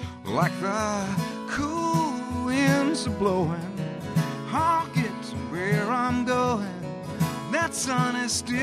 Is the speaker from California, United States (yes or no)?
yes; California, United States; also born or lived in Los Angeles; I lived in Los Angeles for a long time, 30 years. Born and raised in California, and then one day I felt like, you know what, I'm ready for the country life.